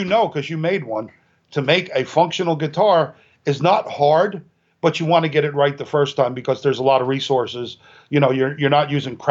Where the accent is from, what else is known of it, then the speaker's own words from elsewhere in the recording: Greenwood Lake, New York, United States; now in Warwick, United States; And we're from Greenwood. We live in Warwick, but we're from Greenwood Lake, New York. It's a beautiful resort town.